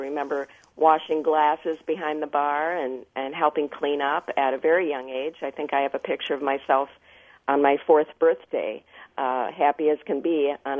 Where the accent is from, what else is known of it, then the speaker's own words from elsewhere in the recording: Fond du Lac, Wisconsin, United States; also born or lived in Ontario, Canada; No, actually, I'm from Fond du Lac.